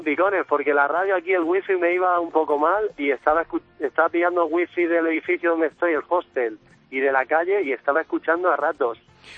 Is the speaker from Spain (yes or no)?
yes; Villena, Valencian Community, Spain; Soy de Villena, de Alicante.